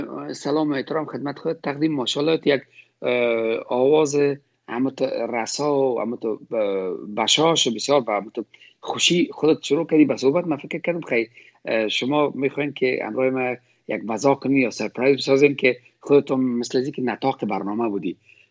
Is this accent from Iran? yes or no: no; Afghanistan; moved away; ما والا از این خود افغانستان هستم، از این هر ولایت افغانستان هستم. من زمان که از افغانستان میبرم آمدم، افغانستان 28 ولایت داشت، من از 28 ولایت هستم.